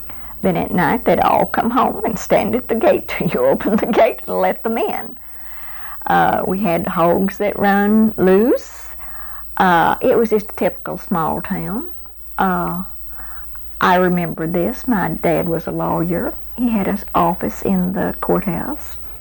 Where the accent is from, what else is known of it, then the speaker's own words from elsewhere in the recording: Springfield, Missouri, United States; born there; I was born in Springfield, Missouri, because my father's people lived there and they didn't have any hospitals here.